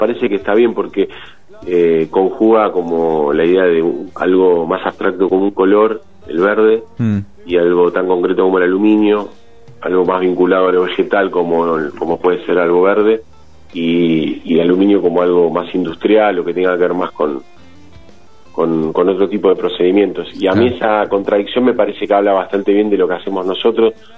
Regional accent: Buenos Aires, Argentina; Nosotros algunos somos porteños, otros viven en la provincia de Buenos Aires

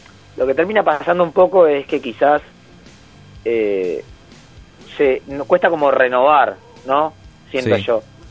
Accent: General Rodríguez, Buenos Aires Province, Argentina; nosotros somos de General Rodríguez.

